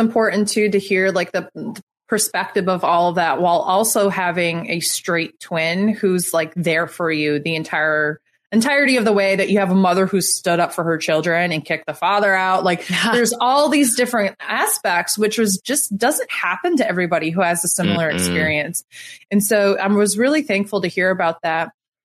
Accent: United States; Granted, I'm an American, like, blah, blah, blah.

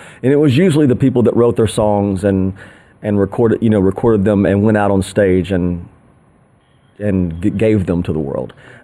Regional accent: Knoxville, Tennessee, United States; You know, you're growing up as a kid in East Tennessee

